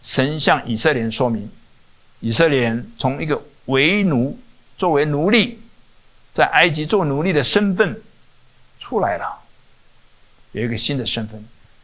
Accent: Taiwan; 我是从台湾来的

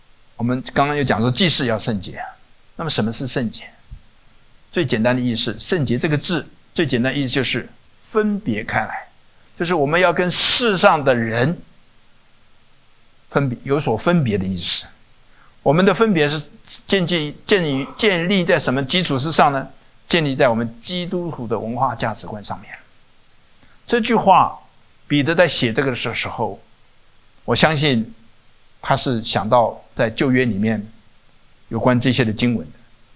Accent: Taiwan; 我是从台湾来的

